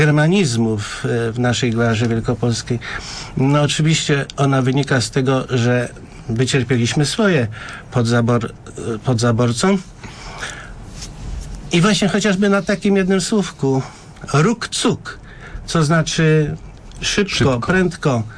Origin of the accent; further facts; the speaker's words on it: Krotoszyn, Greater Poland Voivodeship, Poland; also born or lived in Poznań; Dzieciństwo spędziłem na Opłotkach Krotoszyna. Lata młodzieńcze trochę w Poznaniu. a później także i właśnie w tym środowisku wiejskim i małomiasteczkowym.